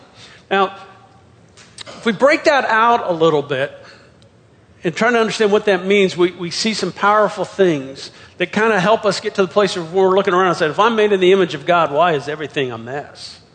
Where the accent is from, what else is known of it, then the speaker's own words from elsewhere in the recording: California, United States; I was living back in my hometown out in California, which is a desert town